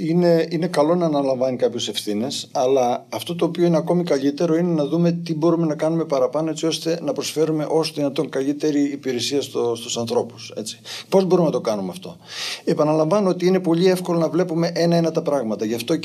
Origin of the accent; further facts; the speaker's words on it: Arta, Epirus, Greece; όπως λέμε στο χωριό μου στην Άρτα.